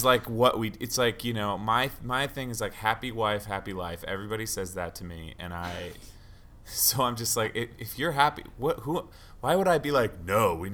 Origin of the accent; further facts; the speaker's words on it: California, United States; now in Los Angeles, United States; so I'm from the Bay Area, which is like San Francisco Bay Area in California, but we live